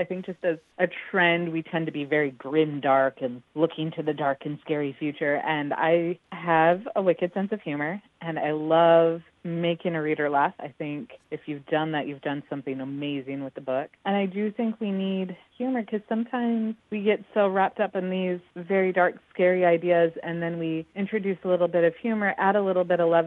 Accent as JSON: {"language": "English", "town": "San Diego", "region": "California", "country": "United States", "tie": "born there", "also_born_or_lived": "Chicago", "lives_now": "Alaska, United States", "said": "It was not in my top 10 places to visit. I was born in San Diego. I really do love my warm weather, but we came up to Alaska for a job"}